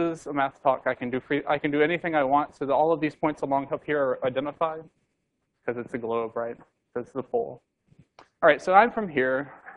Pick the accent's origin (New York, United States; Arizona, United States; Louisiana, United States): Louisiana, United States; I'm from the United States. I'm from Louisiana, a southern state on the Gulf of Mexico.